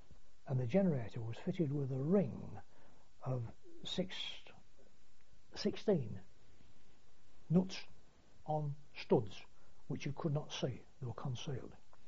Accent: United Kingdom; But of course, being British and having to work with limited tools

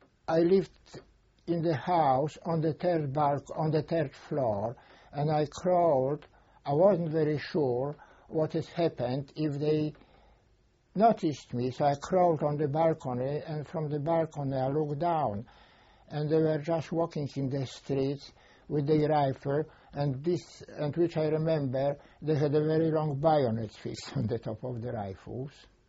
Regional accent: Ignalina, Utena County, Lithuania; also born or lived in Warsaw, Poland; And from then till the end of the war, I lived what is today Lithuania, small town Ignalino.

